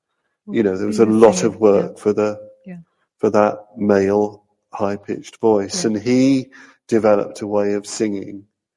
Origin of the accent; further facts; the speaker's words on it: England, United Kingdom; So, you know, I am English, British, I don't know what you call it these days